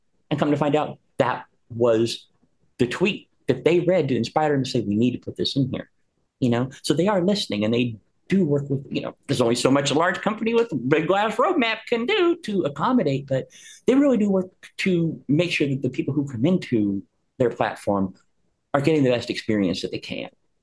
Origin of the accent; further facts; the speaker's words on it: Ohio, United States; again, I'm a nurse from Ohio.